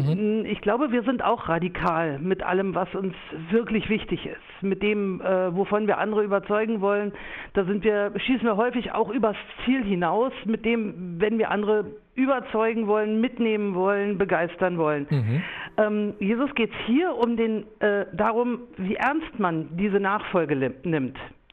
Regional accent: Berlin, Germany; Geprägt bin ich eigentlich durch meine Geschichte, aufgewachsen in West-Berlin und auch immer irgendwie behütet

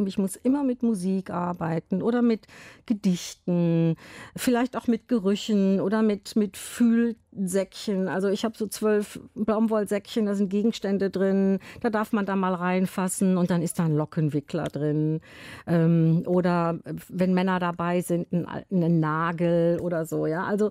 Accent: Düsseldorf, North Rhine-Westphalia, Germany; Also ich komme aus Düsseldorf

